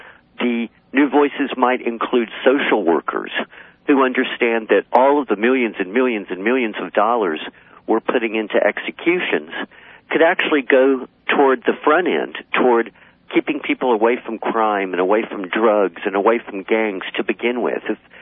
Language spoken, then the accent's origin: English; Texas, United States; Well, that would very definitely be my home state of Texas.